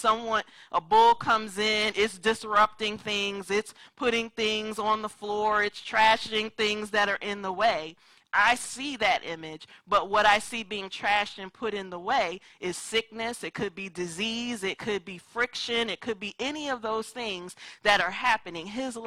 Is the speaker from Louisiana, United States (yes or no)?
no; Philadelphia, Pennsylvania, United States; So I'm from Philadelphia, but both sides of my family are from South Carolina. So we are Southern people at heart.